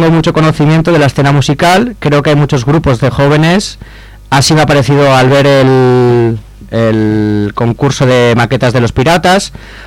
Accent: San Sebastián, Basque Country, Spain; tengo 31 años y soy de Donosti. Me tienen preso en la cárcel de Daroca, Zaragoza.

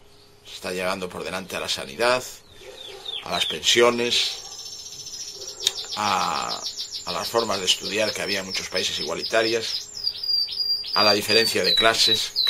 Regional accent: Galicia, Spain; yo soy un gallego. Vivo en un país pequeñito de la zona de España. Primero soy gallego, después soy español.

